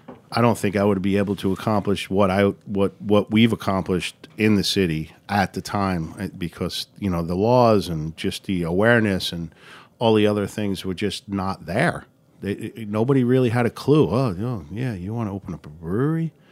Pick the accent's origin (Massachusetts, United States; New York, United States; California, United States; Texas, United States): New York, United States; Bayside; Yeah, Bayside, Flushing. I grew up, I went to high school in Flushing.